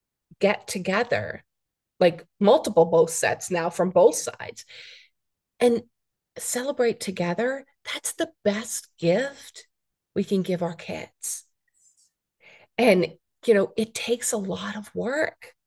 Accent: Ireland; I tell people I'm Irish and I feel all the emotions.

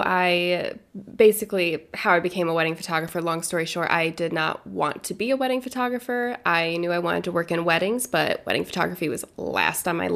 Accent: New York, United States; which is a wedding in Seattle, Washington, which I'm from New York.

